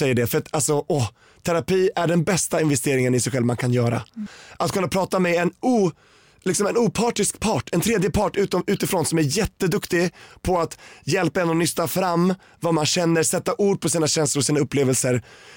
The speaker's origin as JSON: {"language": "Swedish", "country": "Sweden", "said": "Men då för mig som svensk liksom regnbågs multikultig person liksom bara mångfald i alla dess slag blev det en jättekrock faktiskt."}